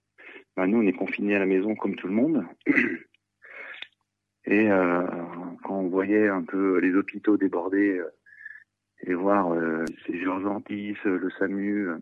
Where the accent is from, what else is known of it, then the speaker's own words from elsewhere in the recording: Aix-les-Bains, Auvergne-Rhône-Alpes, France; born there; c'est un territoire où je suis né à Aix-les-Bains. Et je me suis toujours exprimé dans ce département, que ce soit Savoie ou Haute-Savoie.